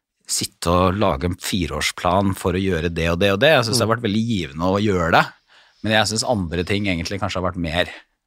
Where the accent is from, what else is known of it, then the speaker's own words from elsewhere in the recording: Porsgrunn, Telemark, Norway; moved away as an adult; now in Oslo, Norway; jeg husker da jeg flyttet til Oslo fra Porsgrunn for å begynne å studere